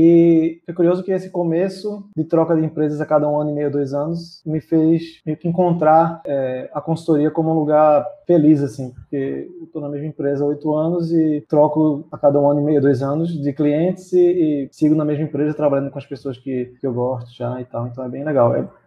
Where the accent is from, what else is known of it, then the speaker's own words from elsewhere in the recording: Recife, Pernambuco, Brazil; eu sou daqui de Recife, nascido e criado aqui, estudei na Federal de Pernambuco aqui, no Centro de Informática.